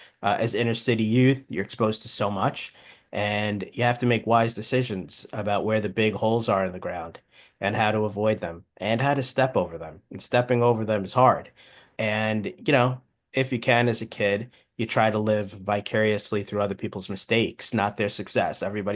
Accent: Queens, New York, United States; So, I mean, I grew up in Howard Beach, Queens. My parents migrated to the U.S. in the 1960s.

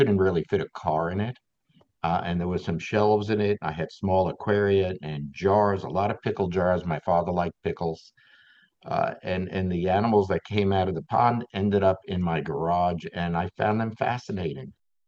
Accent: Queens, New York, United States; I grew up in Alley Pond Park.

